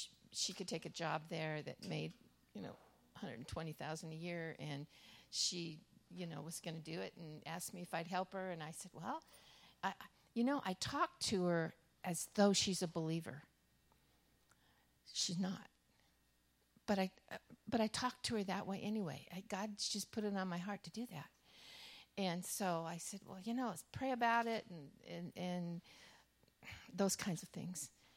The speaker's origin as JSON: {"language": "English", "region": "Texas", "country": "United States", "said": "I'm from Texas. I've been from all over, but right now I'm from Texas."}